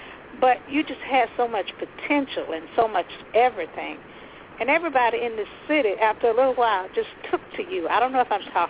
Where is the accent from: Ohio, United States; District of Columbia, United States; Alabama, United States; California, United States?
Alabama, United States; Selma; I grew up in Selma, and, of course, it was strongly segregated then. And I went to a segregated high school and everything, came back into work into a segregated high school as a teacher.